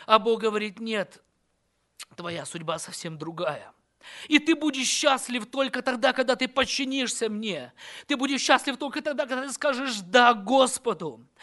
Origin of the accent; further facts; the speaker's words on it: Sochi, Krasnodar Krai, Russia; Друзья мои, мой родной город – это город Сочи. Сибирь – это просто что-то далекое было для меня.